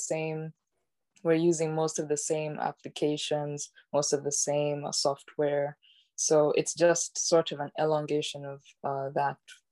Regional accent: Uganda; now in Estonia; because I'm from Uganda, and right now I'm currently living in Estonia

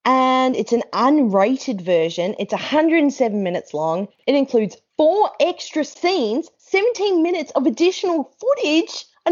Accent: New Zealand; I'm carrying the Australian flag considering I'm a New Zealander, which is just hilarious.

